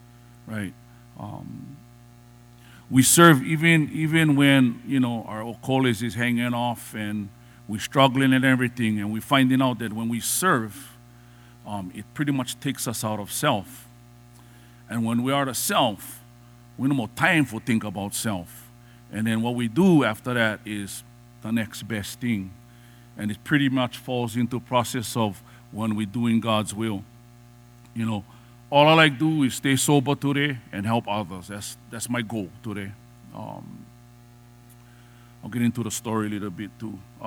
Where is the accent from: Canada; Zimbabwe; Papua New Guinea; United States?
United States; Hawaii; I am Hawaiian. I am Kanaka. I know where I'm from. I know my source.